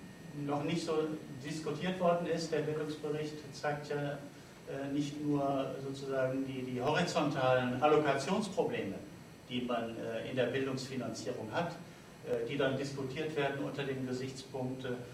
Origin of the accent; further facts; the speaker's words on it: Hamburg, Germany; Ich komme aus Hamburg